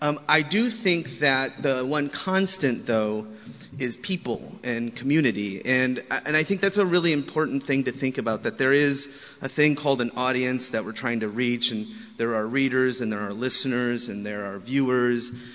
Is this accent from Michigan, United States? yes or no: yes; Garden City, Michigan, United States; also born or lived in Oakland, United States; I'm from Garden City, Michigan. I went to Wayne State University